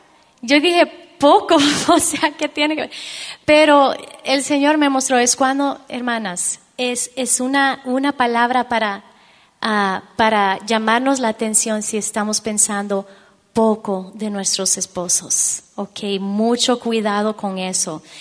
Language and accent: Spanish; Peru; born there; Soy hija de padres americanos, así que sí, soy gringa. No me echen tomates, por favor, no. Sí, entonces, pero nacida en Perú, mi amada Perú. Pero vivimos ahí poco tiempo, regresamos a este país